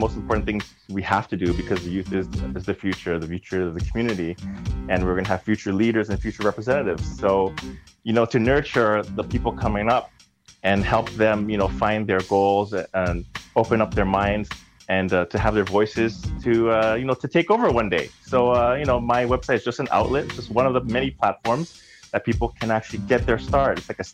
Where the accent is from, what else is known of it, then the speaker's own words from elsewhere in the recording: Toronto, Ontario, Canada; for me, as a kid growing up in Jane and Finch in the hood, you know, I've always been like a quiet, introverted kid.